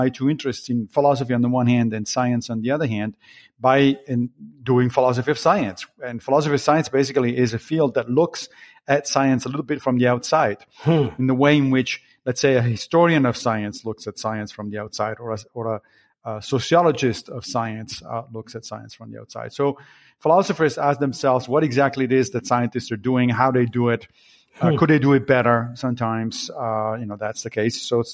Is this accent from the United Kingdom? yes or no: no; Italy; I grew up in Italy. And in Italy, you had to take 3 years of philosophy in high school.